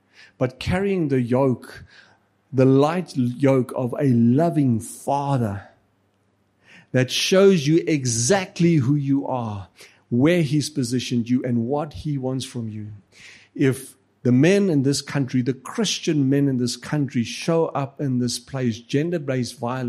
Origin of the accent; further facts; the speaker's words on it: South Africa; accent: Afrikaans; Afrikaans, yes, I'm Afrikaans. My accent in English and Xhosa and everything, just it's Afrikaans.